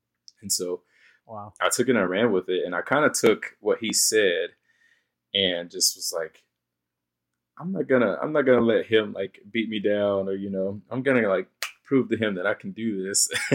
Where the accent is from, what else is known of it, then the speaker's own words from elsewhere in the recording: China Grove, North Carolina, United States; And that was my first time ever leaving my hometown, China Grove, to go out of North Carolina. So New York was the first time that I left North Carolina